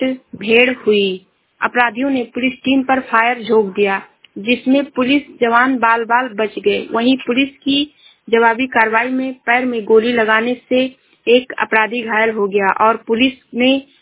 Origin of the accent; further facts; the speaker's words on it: Uttar Pradesh, India; मैं जिला श्रावस्ती से हूँ।